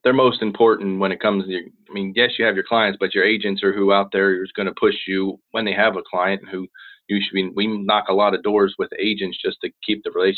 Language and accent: English; Baltimore, Maryland, United States; moved away; none of the kids or anybody lived in Florida because we're originally from Baltimore.